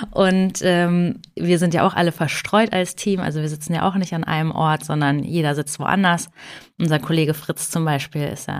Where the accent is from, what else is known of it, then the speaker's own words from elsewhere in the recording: Kassel, Hesse, Germany; also born or lived in Northern Germany; ich bin dieses Jahr 40 geworden, also ich habe mich genullt. Ich weiß noch nicht so ganz, wie ich das finden soll. Ich komme ursprünglich aus Kassel, war dann viel unterwegs im Norden Deutschlands, habe im Ausland gelebt und bin aber jetzt vor 2 Jahren wieder zurückgekommen in meine Heimatstadt